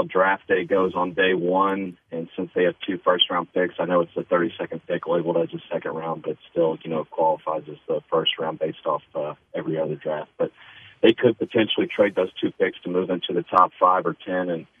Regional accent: Pittsburgh, Pennsylvania, United States; I'm from Pittsburgh. I'm a big Steelers fan

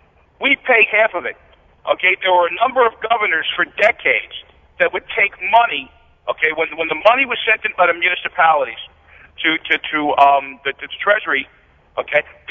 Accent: New Jersey, United States; I'm born and raised in New Jersey and retired law officer.

